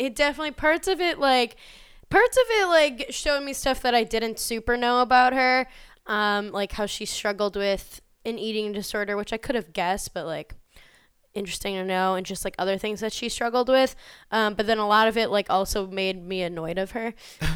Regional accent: Midwest, United States; And, like, I'm a Midwesterner, so, like, I was supporting Kansas City.

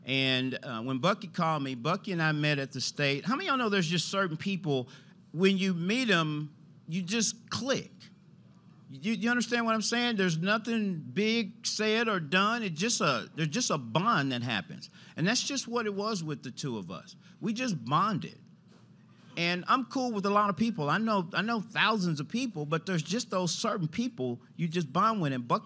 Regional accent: St. Louis, Missouri, United States; So you heard him say I grew up in St. Louis.

